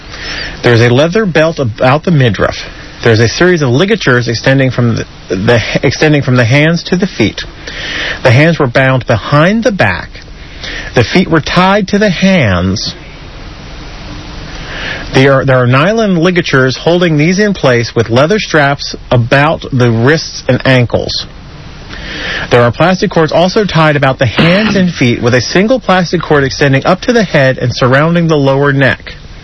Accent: Alabama, United States; No. We'll see, I'm from Alabama, so, you know.

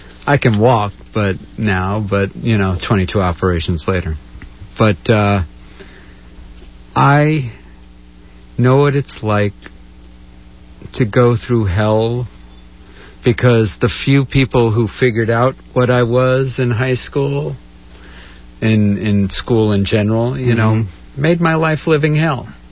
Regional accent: New York, United States; moved away; You know, when I grew up in New York, and people get this idea that my neck of the woods is this very open, very... But I grew up in a very closed community.

